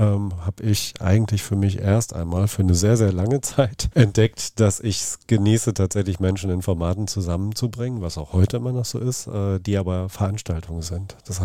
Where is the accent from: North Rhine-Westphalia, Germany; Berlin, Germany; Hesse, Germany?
North Rhine-Westphalia, Germany; now in Cologne, Germany; ich bin im Sauerland aufgewachsen, von daher war Dortmund auch immer die erste ernstzunehmende Stadt, wo man ausgegangen ist und, und also bevor ich dann nach Köln gezogen bin